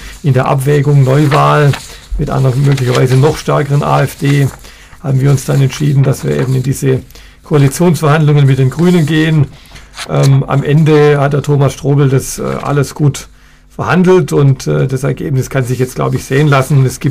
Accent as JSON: {"language": "German", "town": "Stuttgart", "region": "Baden-Württemberg", "country": "Germany", "tie": "born or raised there", "said": "Ich bin in Weilendorf geboren und aufgewachsen, habe also auch einen gewissen Bezug zu diesem jetzt eher Nordstuttgarter Region."}